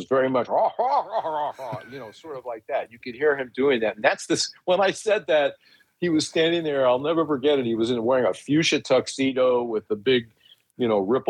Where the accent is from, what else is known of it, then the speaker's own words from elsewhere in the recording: Dallas, Texas, United States; moved away; also born or lived in Illinois; I grew up in Dallas, and it just so happened that when we left Dallas in 1975 to move to Illinois, nothing took me back there for many, many, many years.